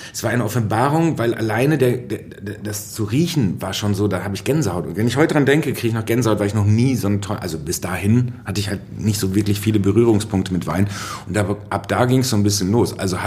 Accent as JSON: {"language": "German", "town": "Soest", "region": "North Rhine-Westphalia", "country": "Germany", "said": "ich komme ja aus Soest. Ich komme aus einer westfälischen Kleinstadt und Soest kann sich mit zwei, drei Sachen rühmen. So, also wir sind eine Mittelalterstadt und ehemalige Hansestadt, obwohl wir mitten in der Pampa sind. Tolles Städtchen."}